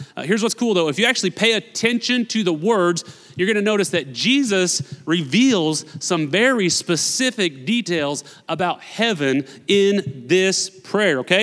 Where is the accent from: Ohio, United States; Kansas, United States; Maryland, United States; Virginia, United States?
Kansas, United States; Newton; I was born and raised here in Newton, Kansas. I have done my time in the flatlands, baby.